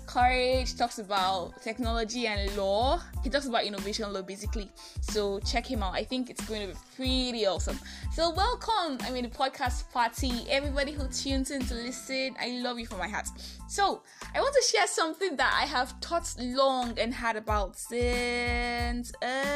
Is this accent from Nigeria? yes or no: yes; Nigeria; I am that Nigerian Christian alcoholic, and I hope that you had a good week.